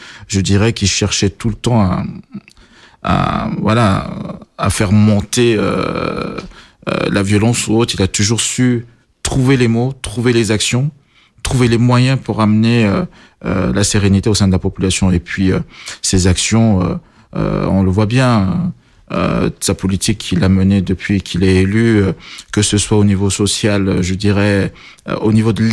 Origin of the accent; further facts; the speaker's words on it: Bangui, Central African Republic; born there; Voilà, je suis né à Bangui, en Centrafrique.